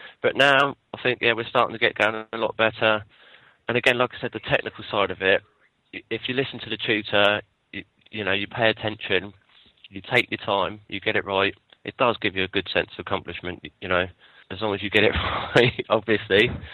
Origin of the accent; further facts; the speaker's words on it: Southampton, South East England, United Kingdom; I'm from Southampton, and I'm doing plumbing, and I'm on my first week.